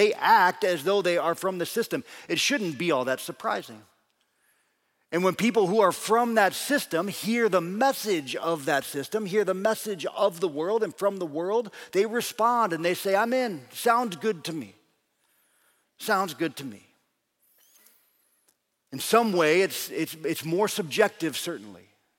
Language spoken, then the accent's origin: English; Lincoln, Nebraska, United States; Now, I am from Nebraska. And I speak as if I am from Nebraska.